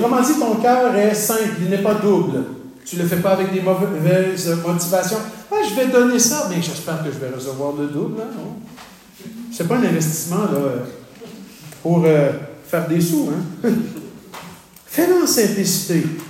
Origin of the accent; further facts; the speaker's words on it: Quebec, Canada; Puis chez nous, au Québec